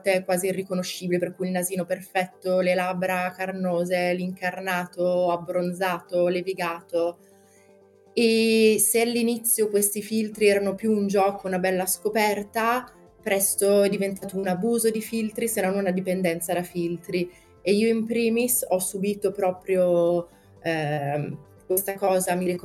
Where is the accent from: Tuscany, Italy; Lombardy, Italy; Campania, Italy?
Lombardy, Italy; Brescia; Io vengo da una famiglia di imprenditori, sono di Brescia